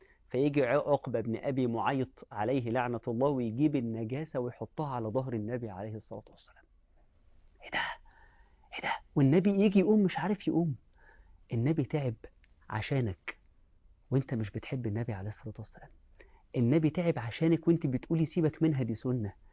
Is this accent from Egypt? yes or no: yes; Egypt; والسيدة زينب اللي مدفونة عندنا في مصر هنا يا جماعة